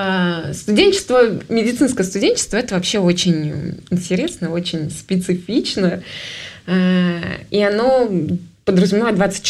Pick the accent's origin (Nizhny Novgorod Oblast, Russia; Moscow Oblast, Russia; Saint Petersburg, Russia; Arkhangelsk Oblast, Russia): Saint Petersburg, Russia; born there; Я родилась в Санкт-Петербурге